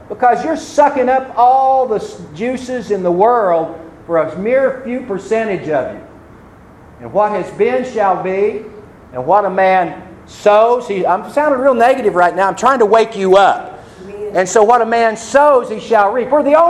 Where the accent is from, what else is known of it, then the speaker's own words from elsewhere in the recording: United States; I'm a patriot, man. I'm an American.